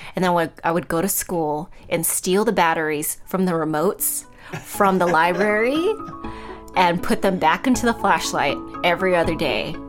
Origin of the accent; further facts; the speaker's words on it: United States; it's not my fault I'm American. Like, I didn't ask for you to go, you know, to go through that. I didn't ask to be born here.